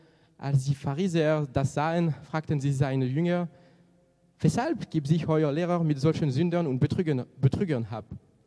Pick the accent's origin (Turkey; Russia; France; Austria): France; German is a second language; Ich komme aus Frankreich